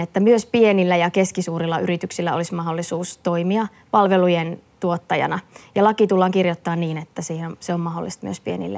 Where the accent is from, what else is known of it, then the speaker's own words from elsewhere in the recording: Forssa, Tavastia Proper, Finland; No tämä on iso kysymys monissa kunnissa ja myöskin omassa kotikaupungissani, että Forssassa.